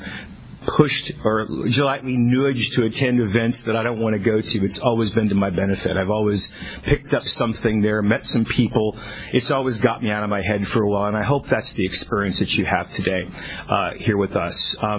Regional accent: Tulare, California, United States; I'm a drunk from Tulare.

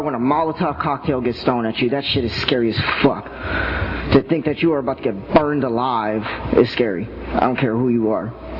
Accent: Los Angeles, California, United States; I come from Los Angeles, you play in the street, some pice is gonna run you over with a pickup truck and keep on driving.

